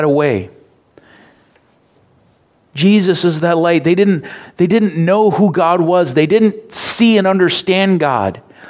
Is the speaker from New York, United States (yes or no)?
no; Minnesota, United States; My life, I was born in Minnesota. That's part of my life. You know, I grew up my entire life in southern Minnesota, south of the Twin Cities.